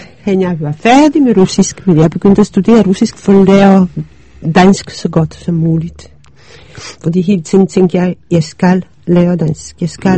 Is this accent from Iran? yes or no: no; Poland; Danish is a second language; moved away as an adult; now in Denmark; Nej, jeg kom i 69, så jeg blev student i 67 i Polen.